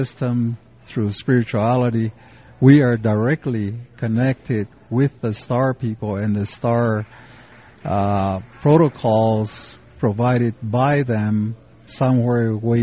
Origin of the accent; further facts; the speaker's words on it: United States; that we as Indian people are now realizing that the rest of the world is at an awakening stage within the last 30 years.